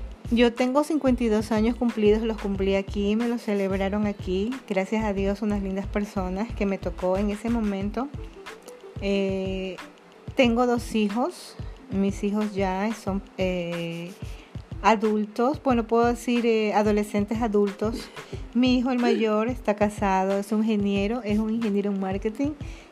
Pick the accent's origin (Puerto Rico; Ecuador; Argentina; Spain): Ecuador; moved away as an adult; now in Denizli, Turkey; soy de Ecuador. Aproximadamente tengo un año viviendo aquí en Denizli, Turquía, y me parece un lugar muy mágico, lindo, y espero seguir aquí.